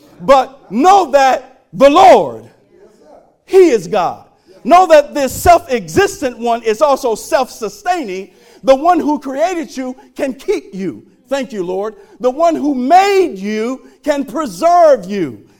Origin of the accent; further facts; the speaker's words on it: Fort Wayne, Indiana, United States; Like, I remember growing up in Fort Wayne, and we would go to houses on trick-or-treat night